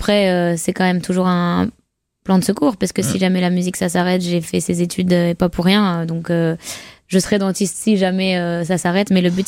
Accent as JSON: {"language": "French", "town": "Arras", "region": "Hauts-de-France", "country": "France", "tie": "born or raised there", "said": "J'ai grandi autour d'Arras. D'abord dans une petite ville qui s'appelle Saint-Nicolas, les Arras. On habitait dans un appartement avec mes parents à Troyes. Et puis après, on a déménagé à Rivière, qui est un village à côté d'Arras, dans une maison."}